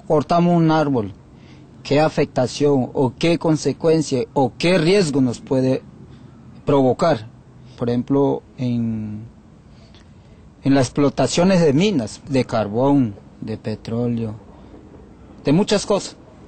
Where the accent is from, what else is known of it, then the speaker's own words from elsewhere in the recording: Magdalena, Colombia; Spanish is a second language; Vengo de la Sierra Nevada de Santa Marta, del pueblo Kogi. Que en la sierra existimos cuatro pueblos indígenas, que son los Cancuamo, los Arhuaco, los Huihue y los Kogi.